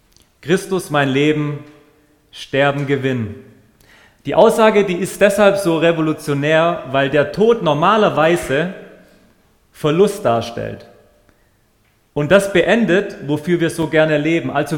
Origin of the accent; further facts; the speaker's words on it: Stuttgart, Baden-Württemberg, Germany; nähe dem Schwäbischen Meer, wie man hier sieht, wie man bei uns in Stuttgart so schön sagt, der Bodensee.